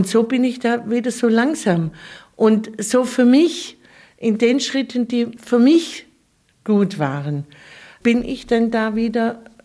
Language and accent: German; Baden-Württemberg, Germany; Bei uns in Oberschwaben ist ja vor allem Barock.